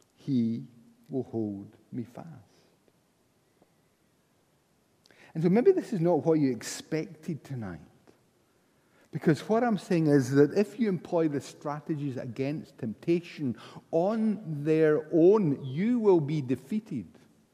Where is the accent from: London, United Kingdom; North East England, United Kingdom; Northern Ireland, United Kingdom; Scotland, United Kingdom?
Scotland, United Kingdom; Paisley; I was raised in Paisley. And we've got a whole vocabulary that you good Highlanders have never known.